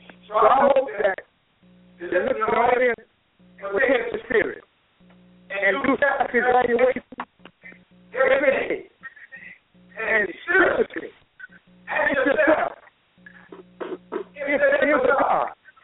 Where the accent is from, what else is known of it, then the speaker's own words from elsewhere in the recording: North Carolina, United States; over the people we were raised up in North Carolina, our age, about 58, they're dead.